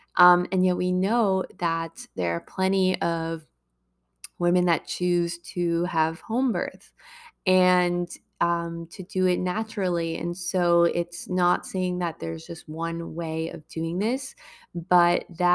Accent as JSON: {"language": "English", "town": "Boston", "region": "Massachusetts", "country": "United States", "tie": "born or raised there", "said": "where I grew up in Boston, which was the best area and still is for hospitals."}